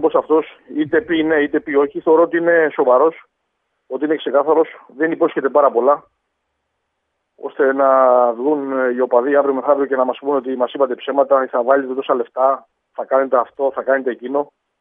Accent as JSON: {"language": "Greek", "town": "Patras", "region": "Western Greece", "country": "Greece", "said": "από τη μία είμαι από την Πάτρα, κατοικώς στην Πάτρα, ζω στην Πάτρα"}